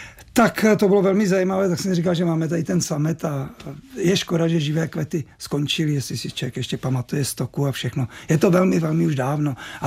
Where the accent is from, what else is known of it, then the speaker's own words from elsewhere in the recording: Znojmo, South Moravian Region, Czechia; born there; tak to mi zase jsem se narodil ve Znojmě